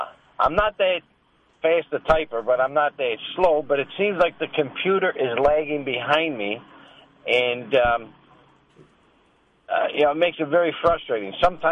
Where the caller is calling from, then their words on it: Webster, New York, United States; Calling from Webster, New York.